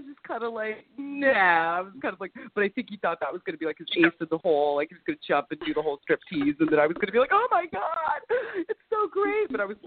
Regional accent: Melba, Idaho, United States; also born or lived in Caldwell; I was born in Caldwell. And then my sister and I grew up in Melba, which is like a really small farming community. It's like really, really small. It's like out in the middle of nowhere.

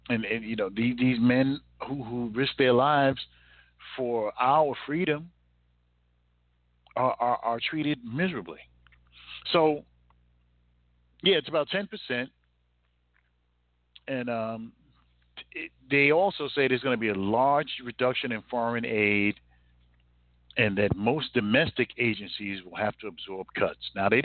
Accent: United States; And I'm an American, so he is my president.

